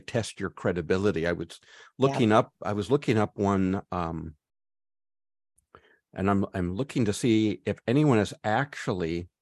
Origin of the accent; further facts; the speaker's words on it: Upland, California, United States; I grew up outside Los Angeles.